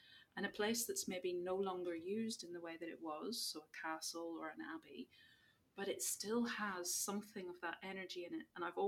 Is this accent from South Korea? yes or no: no; Belfast, Northern Ireland, United Kingdom; where I grew up in Belfast